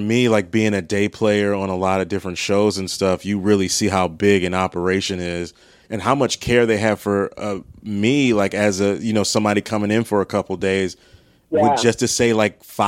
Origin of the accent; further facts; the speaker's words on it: Maryland, United States; For me, growing up in Maryland, it was like King's Dominion or like Adventure World, Wild World.